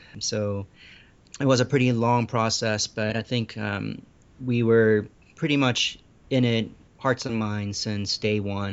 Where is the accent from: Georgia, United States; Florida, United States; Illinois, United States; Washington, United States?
Georgia, United States; Atlanta; It wasn't until I went back to Atlanta, my hometown, for medical school